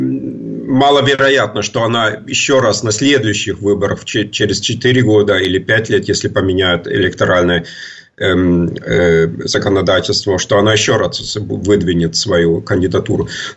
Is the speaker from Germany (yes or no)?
yes; East Germany, Germany; Я сам из Восточной Германии, где всегда очень хорошо левые радикалы выступали, то есть левая партия, она всегда там необычно много набирала голосов